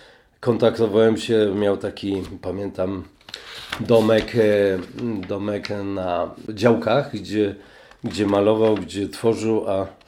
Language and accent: Polish; Wadowice, Lesser Poland, Poland; jestem urodzony w Wadowicach w 1961 roku.